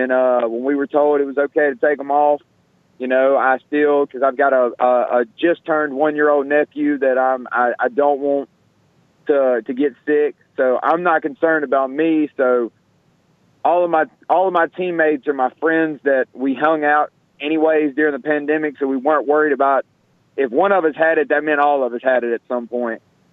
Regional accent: Mississippi, United States; Man, I'm from Scott County. I grew up eating dirt and drinking out of a creek.

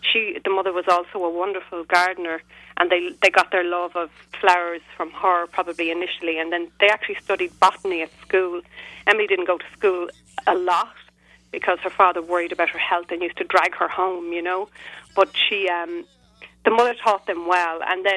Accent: Dublin, Leinster, Ireland; I think it may be the fact that I was brought up in Dublin

